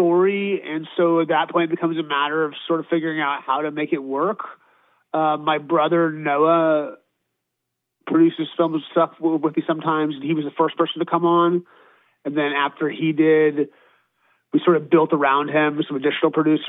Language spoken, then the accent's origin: English; Los Angeles, California, United States; I grew up in sort of West Hollywood and then Santa Monica.